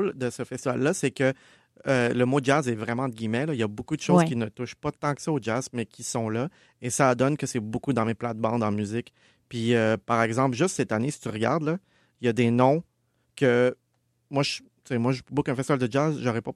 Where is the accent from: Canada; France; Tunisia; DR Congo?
Canada; Montreal, Quebec; quand je disais que j'étais de Montréal